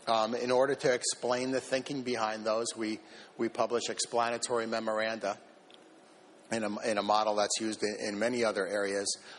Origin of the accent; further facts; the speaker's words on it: United States; Because I'm American